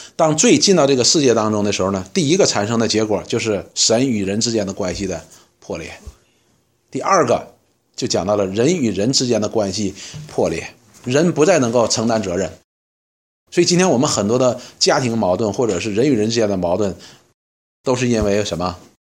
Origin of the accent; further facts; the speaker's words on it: China; 所以我们中国人讲句话叫什么，什么夫妻本是同林鸟是吧，大难来是各自飞。